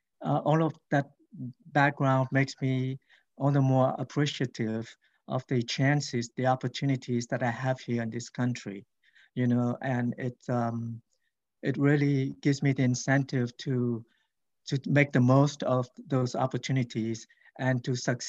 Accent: Vietnam; I was born and raised in Vietnam during the war.

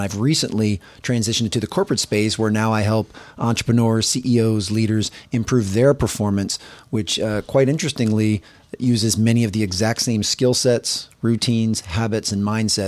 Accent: East Coast, United States; Oh, I mean, born and raised on the East Coast, probably not going anywhere till my kids grow up, but I love the West Coast.

